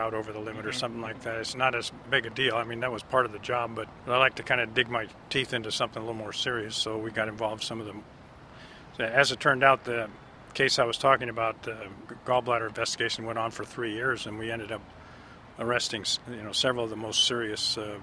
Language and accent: English; Orland, California, United States; After growing up in Orland, my dad was the warden in Orland from the 1960 to 1970